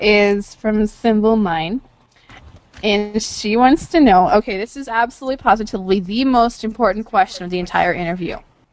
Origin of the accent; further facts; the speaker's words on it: Washington, United States; I'm from Washington.